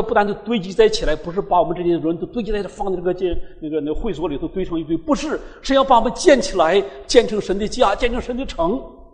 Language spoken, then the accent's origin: Chinese; Shanxi, China; 像我们从山西来的，山西是煤乡啊，对吧？那个煤多的不得了。